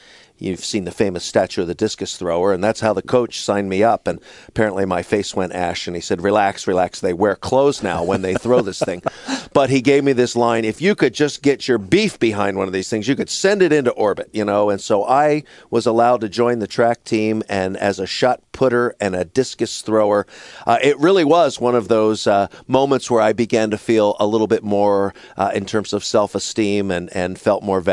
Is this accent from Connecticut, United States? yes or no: no; Philadelphia, Pennsylvania, United States; I grew up in Philly, so it was the athletes.